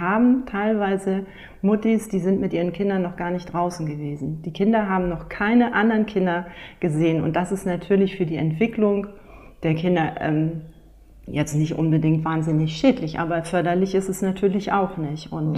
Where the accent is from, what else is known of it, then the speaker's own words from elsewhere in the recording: Offenbüttel, Schleswig-Holstein, Germany; ich komme aus Offenbüttel, also Dithmarschen.